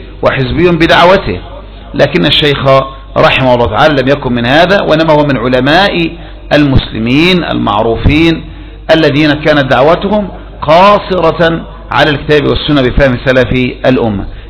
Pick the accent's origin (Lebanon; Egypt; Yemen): Egypt; أما هنا في مصر فإنهم يحذرون تحت مصطلح المداخلة، لكن الجامية قليلة التناول والورود عندنا في مصر